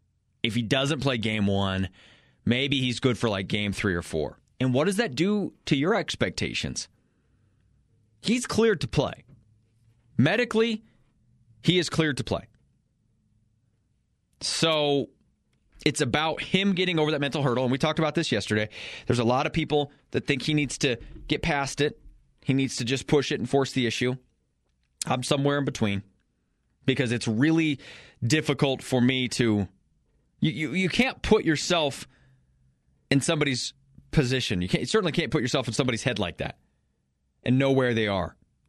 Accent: Colorado, United States; I'm from Eastern Colorado, so it was always a drive for us.

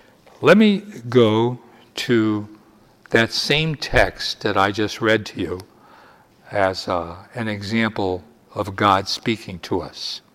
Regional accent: Wilkes-Barre, Pennsylvania, United States; born there; I was born in Wilkes-Barre, Pennsylvania, on June the 13th, 1928.

